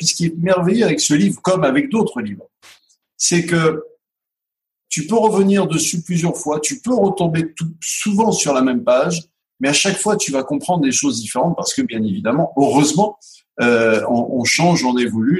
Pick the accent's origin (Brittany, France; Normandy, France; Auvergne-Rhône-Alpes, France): Auvergne-Rhône-Alpes, France; Grenoble; born there; Et je suis né à Grenoble il y a 58 ans.